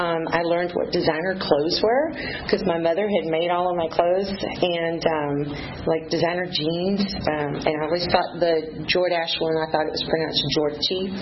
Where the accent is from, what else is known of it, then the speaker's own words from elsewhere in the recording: Texas, United States; I was born in Texas. I am a proud Texan.